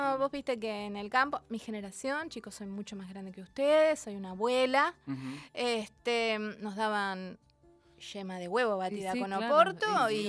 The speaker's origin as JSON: {"language": "Spanish", "town": "General Roca", "region": "Río Negro", "country": "Argentina", "tie": "born or raised there", "said": "Nada, soy de General Roca, Río Negro."}